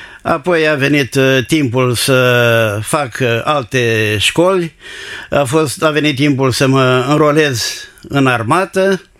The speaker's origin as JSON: {"language": "Romanian", "town": "Constanța", "region": "Constanța County", "country": "Romania", "tie": "born or raised there", "also_born_or_lived": "Galați", "said": "Da, m-am născut în Galați. Peste două luni, ca părinții mei au fost refugiați. Peste două luni am revenit în Constanța"}